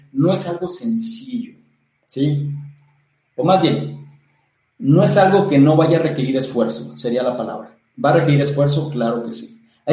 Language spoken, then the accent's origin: Spanish; Mexico; Yo soy de México, o sea, México país, y actualmente estoy radicando ahí.